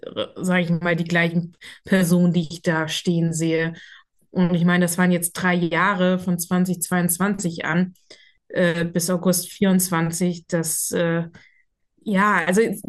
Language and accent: German; Schleswig-Holstein, Germany; als von meiner Heimatstadt. Also in Schleswig-Holstein lebst du ja wirklich auf dem Land